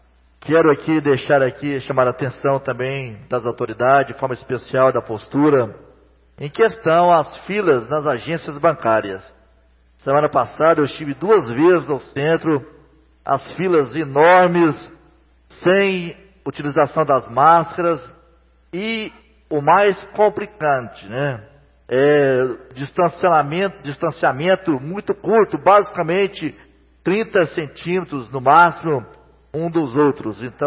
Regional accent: Goianésia, Goiás, Brazil; hoje também decreto municipal na cidade de Goianésia, minha cidade natal

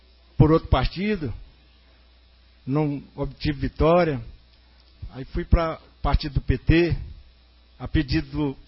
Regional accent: Cristalina, Goiás, Brazil; born there; now in Anápolis, Brazil; Mas lá na minha cidade, lá em Cristalina, onde que eu nasci, a gente sempre mexeu com política.

